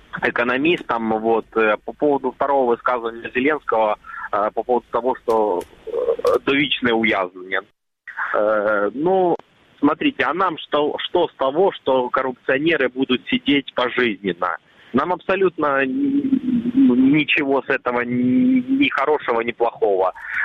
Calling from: Luhansk Oblast, Ukraine; Здравствуйте … Луганская область.

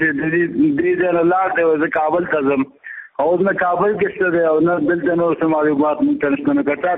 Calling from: Jalalabad, Nangarhar, Afghanistan; زه د جلال آباد نه یو خبرې کوم.

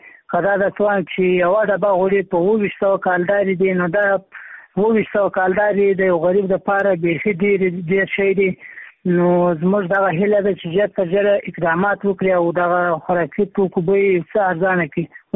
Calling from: Maiwand, Kandahar, Afghanistan; همدا لازه د میوند ولسوالۍ څخه در سره په اړیکه کې یم.

